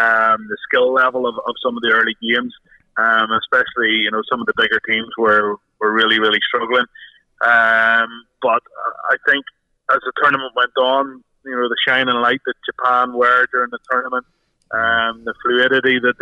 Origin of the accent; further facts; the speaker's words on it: Ireland; as an Irishman, you know, you always kind of have a bit of, you don't want to see England do that well.